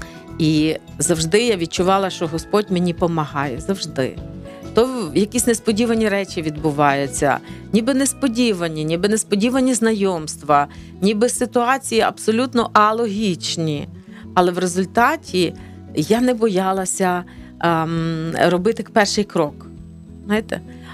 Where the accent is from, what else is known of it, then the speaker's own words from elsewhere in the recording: Western Ukraine, Ukraine; Ми з Західної України, там фактично не було ні одної родини, яка би не постраждала від репресій.